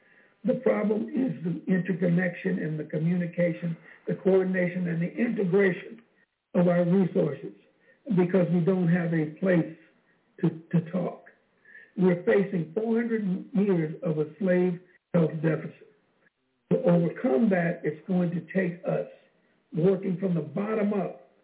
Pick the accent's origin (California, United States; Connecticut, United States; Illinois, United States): California, United States; Oakland; People remember, whenever somebody says, where are you from? I'm from Oakland, and I say that proudly, because we are a special group of people, and I'm proud.